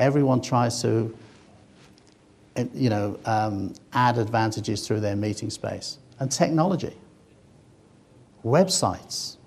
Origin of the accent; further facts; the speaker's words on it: Birmingham, West Midlands, United Kingdom; I was born and raised in Birmingham, England